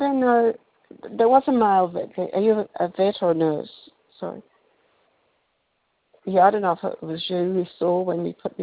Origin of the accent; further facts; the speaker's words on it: Brisbane, Queensland, Australia; I come from Brisbane